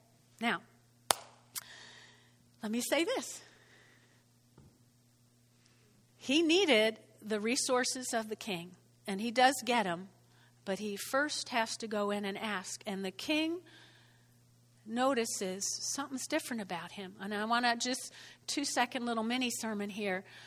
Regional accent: New Jersey, United States; accent: Jersey; In case my Jersey accent got in there.

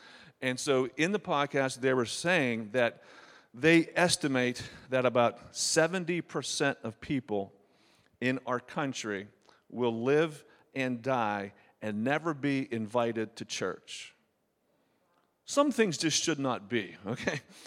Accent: Beaver Falls, Pennsylvania, United States; So I'm from Beaver Falls, PA, which is about 4 hours west of here, almost to the Ohio line.

